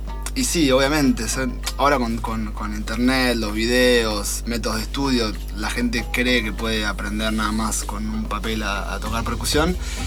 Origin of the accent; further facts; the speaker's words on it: Buenos Aires, Argentina; born there; yo, que nací en Capital Federal